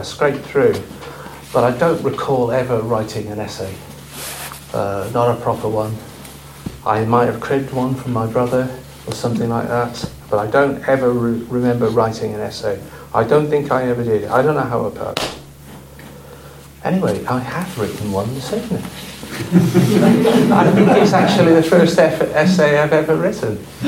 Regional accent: North West England, United Kingdom; I grew up in Cumbria in the Lake District in the 1970s, and when I was 14 I realised I was a Buddhist. And I'm 60 now

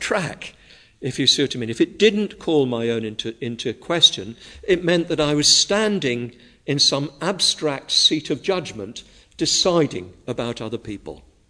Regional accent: England, United Kingdom; I'm white, I'm English, I'm middle class. I come from a certain age, an era. I came from a certain background.

